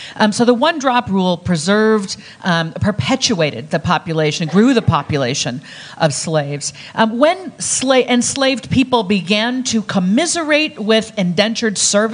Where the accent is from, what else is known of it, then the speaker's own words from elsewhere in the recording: Lagos, Nigeria; born there; Now, I was born on Lagos, Nigerian soil, but I had to affirmatively claim that citizenship if I wanted it.